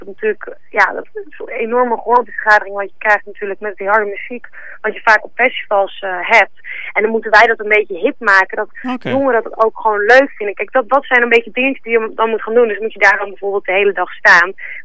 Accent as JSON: {"language": "Dutch", "town": "Amstelveen", "region": "North Holland", "country": "Netherlands", "tie": "born there", "lives_now": "Amsterdam, Netherlands", "said": "Ik ben officieel geboren in Amstelveen, maar ik woon nu in Amsterdam. Ik ben gewoon nog een hbo-studente"}